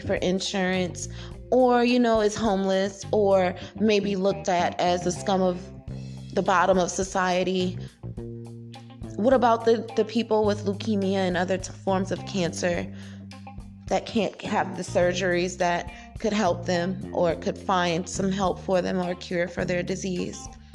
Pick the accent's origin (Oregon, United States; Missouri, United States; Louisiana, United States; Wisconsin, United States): Louisiana, United States; New Orleans; being a New Orleanian, a Louisianan born and raised, my heart aches for the people in my hometown.